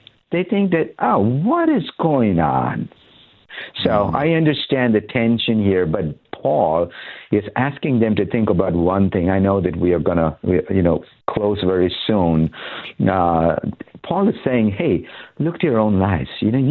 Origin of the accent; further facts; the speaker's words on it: India; I grew up in India, you know, in a very strong culture that respects, you know, people older, you know, elders.